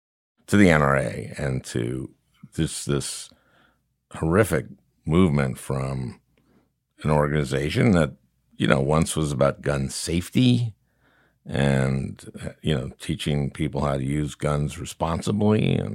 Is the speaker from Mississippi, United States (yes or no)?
no; Minnesota, United States; I grew up in Minnesota